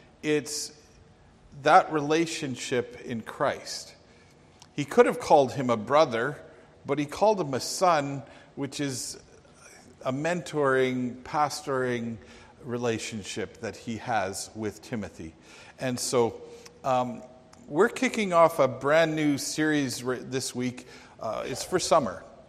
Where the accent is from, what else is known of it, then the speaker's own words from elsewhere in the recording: Alberta, Canada; However, we are both from Alberta